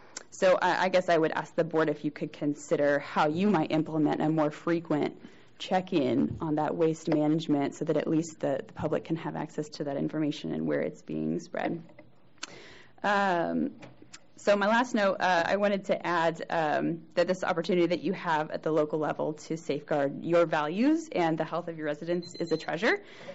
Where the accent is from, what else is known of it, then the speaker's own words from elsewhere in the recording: Missouri, United States; I am from Missouri. I'm a farmer from North Missouri, so I made a little trek this morning.